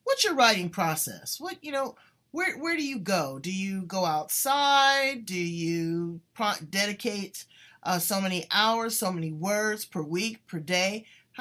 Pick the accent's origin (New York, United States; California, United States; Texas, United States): California, United States; Los Angeles; I'm not down on the drug dealers. I'm from South Central LA. I've seen it.